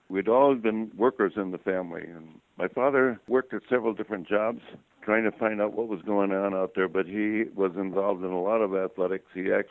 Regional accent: Chicago, Illinois, United States; born there; I was born in Chicago.

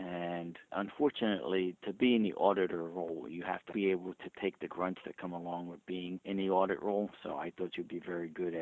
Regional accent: Newark, New Jersey, United States; born there; I was born in Newark, New Jersey.

